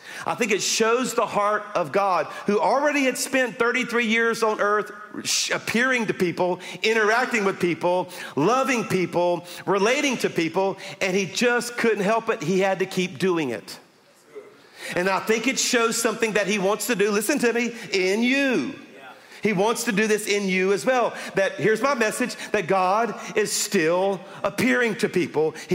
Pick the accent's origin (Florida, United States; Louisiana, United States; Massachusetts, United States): Louisiana, United States; I have a sense of humor, and I'm from Louisiana, okay?